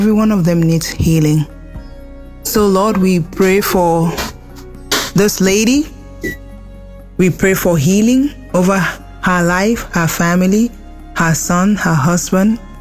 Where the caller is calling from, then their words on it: Texas, United States; I'm calling from Texas